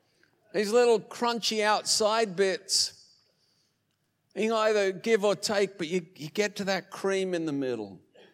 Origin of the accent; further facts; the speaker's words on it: Oatley, New South Wales, Australia; when I was a kid growing up, I grew up on the south side of Sydney in New South Wales. When I grew up in Oatley, it was quite a small little community.